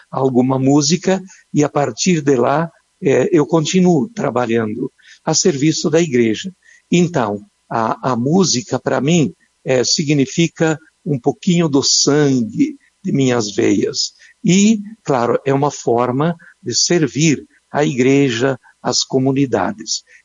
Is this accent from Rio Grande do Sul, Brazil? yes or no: yes; Marau, Rio Grande do Sul, Brazil; na minha terra, Marau, minha família, um ambiente muito, muito próximo, muito cheio de vida